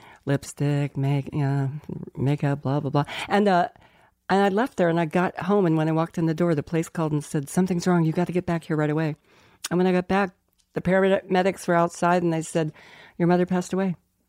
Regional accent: Colorado Springs, Colorado, United States; I'm going to have a memorial, excuse me, where we grew up in Colorado Springs, Colorado

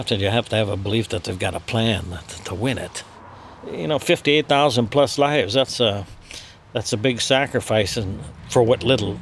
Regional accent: Michigan, United States; I grew up in the Upper Peninsula.

